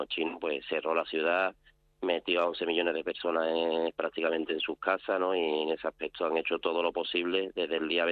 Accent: Spain; now in China; Nosotros somos 22 españoles

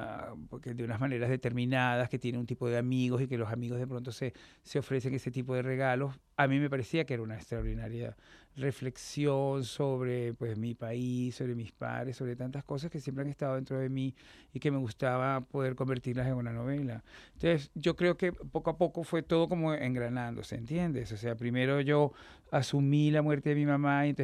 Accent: Venezuela; son como mis novelas que están como muy, muy, muy ligadas a mi país de origen

